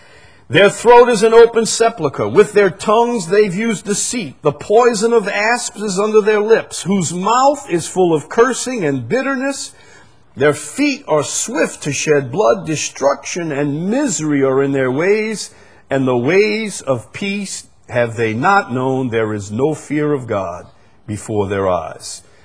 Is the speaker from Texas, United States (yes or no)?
no; Chalmette, Louisiana, United States; I'm just a simple fellow, but I'm from Chalmette. You can't expect a whole lot from it.